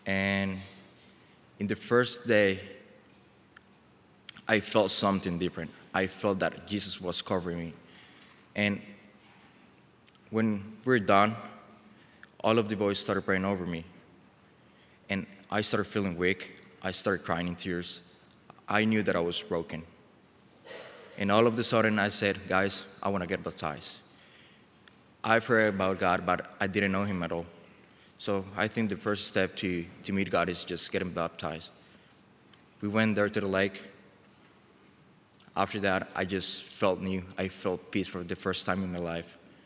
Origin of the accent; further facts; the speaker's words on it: Colombia; English is a second language; I'm a kid from Colombia, beautiful country.